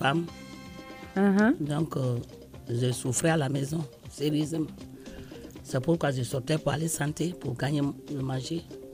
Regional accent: Nzérékoré, Nzérékoré Region, Guinea; Oui, je suis de Nzérékoré. Un jour, je vais vous amener à Nzérékoré.

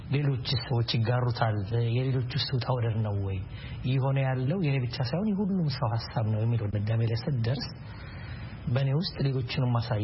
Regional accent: Addis Ababa, Ethiopia; born or raised there

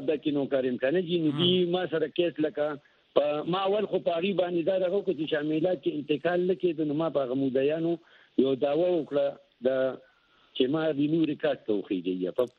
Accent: Mardan, Khyber Pakhtunkhwa, Pakistan

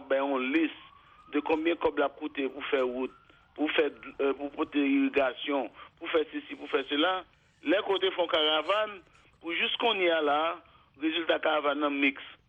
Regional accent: Haiti; Mais moi-même ça m'a retenu et en tant qu'haïtien

